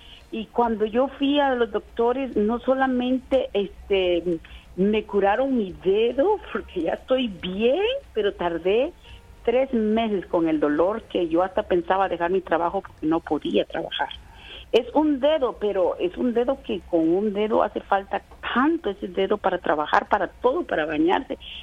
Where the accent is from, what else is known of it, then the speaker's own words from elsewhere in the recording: Guatemala; moved away as an adult; now in California, United States; Yo soy de Guatemala y vivo aquí ya en California desde hace 23 años.